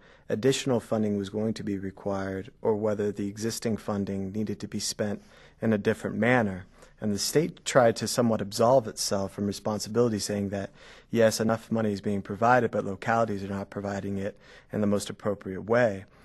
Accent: Florida, United States; So let's say, for example, in my home state of Florida, the foundation level would be $5,000.

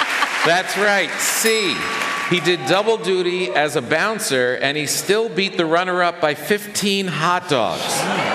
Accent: New York, United States; the thing that really strikes me as a New Yorker is the size of everyone's apartments

